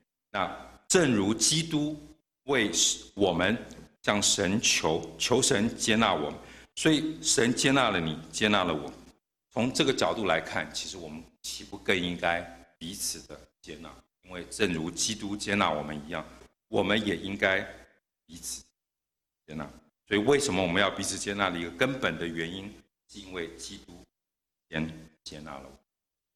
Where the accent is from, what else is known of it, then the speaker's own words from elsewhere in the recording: Henan, China; 我就是河南人，我爸爸就是河南来的